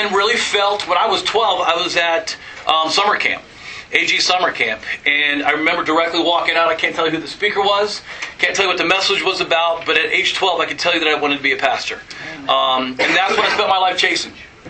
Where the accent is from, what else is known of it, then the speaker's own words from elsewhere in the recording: Illinois, United States; So I grew up in Illinois. I actually grew up on the Assembly of God campground, so my life was nothing but summer camps all year long.